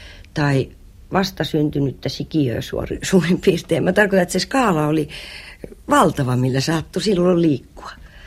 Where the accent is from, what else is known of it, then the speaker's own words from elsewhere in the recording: Sipoo, Uusimaa, Finland; mähän olen Sipoosta kotoisin Östersundomista, joka oli siis siihen aikaan, kun minä olin pieni, eli 40-luvulla, niin se oli siis hyvin ruotsinkielistä seutua ja siellä oli vaan ruotsinkielinen pikkukoulu ja äiti laittoi mut sinne